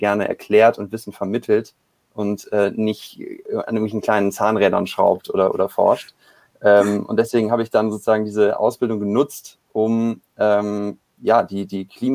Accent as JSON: {"language": "German", "town": "Cologne", "region": "North Rhine-Westphalia", "country": "Germany", "said": "Und es war Karneval in Köln, ich komme aus Köln."}